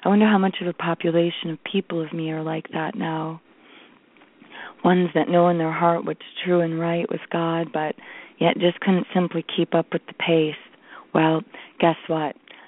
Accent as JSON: {"language": "English", "town": "Monroe", "region": "Michigan", "country": "United States", "tie": "born or raised there", "said": "It's my hometown, Monroe, Michigan."}